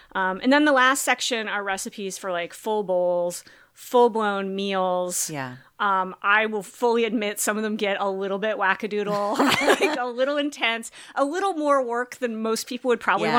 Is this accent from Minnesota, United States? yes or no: yes; Minneapolis, Minnesota, United States; I grew up in Minneapolis.